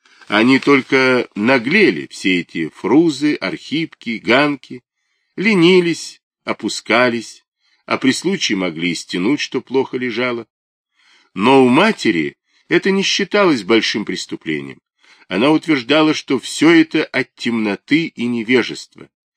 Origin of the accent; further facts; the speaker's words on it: Daugavpils, Latgale, Latvia; also born or lived in Vilnius, Lithuania; Нет, родом я из Двинска. Одно время жила в Вильно.